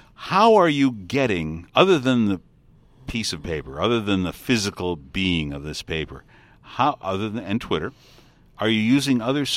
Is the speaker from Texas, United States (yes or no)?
no; Des Moines, Iowa, United States; I'm from Des Moines, Iowa. I can tell you the newspaper that Iowa depended on is no longer so dependent.